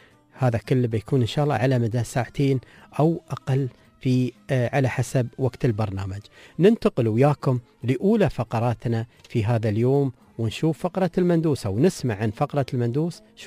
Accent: United Arab Emirates

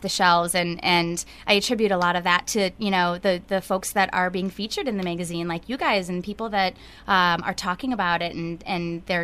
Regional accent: Apple Valley, Minnesota, United States; I am from the Minneapolis area. I grew up in Apple Valley, just south of Minneapolis, and I've lived here my whole life.

